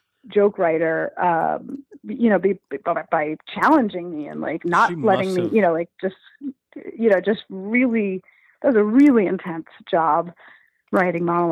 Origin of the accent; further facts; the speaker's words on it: Brooklyn, New York, United States; and like, I'm a Jew from Brooklyn. What do I know about redneck?